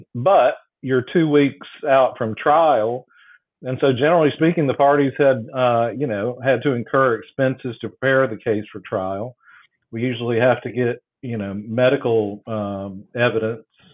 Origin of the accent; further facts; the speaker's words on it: Asheville, North Carolina, United States; but I'm from Asheville, which is Buncombe County up in the mountains, for those of you that are familiar with the Biltmore House.